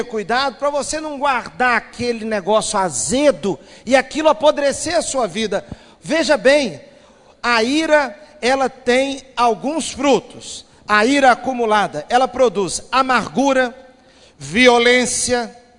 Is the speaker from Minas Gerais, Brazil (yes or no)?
yes; Minas Gerais, Brazil; now in Rio de Janeiro, Brazil; Eu fui criado em Minas Gerais comendo feijão branco.